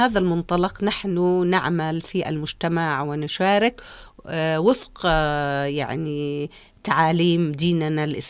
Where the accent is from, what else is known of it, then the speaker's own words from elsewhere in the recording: Yemen; ونحن كيمنيين شعب حضارة